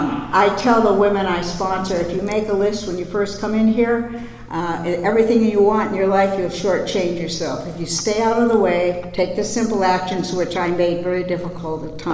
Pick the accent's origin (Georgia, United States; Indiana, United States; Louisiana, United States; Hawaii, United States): Hawaii, United States; Kona; I'm from Kona, Hawaii. They don't have very big meetings there.